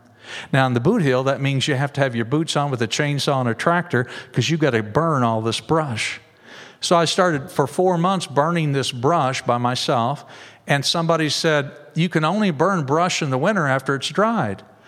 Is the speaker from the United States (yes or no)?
yes; Cape Girardeau, Missouri, United States; I was raised in Cape Girardeau.